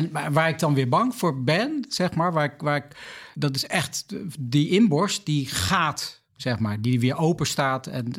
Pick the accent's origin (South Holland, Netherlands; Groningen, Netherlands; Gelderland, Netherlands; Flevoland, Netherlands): Gelderland, Netherlands; Arnhem; We komen allebei uit Arnhem.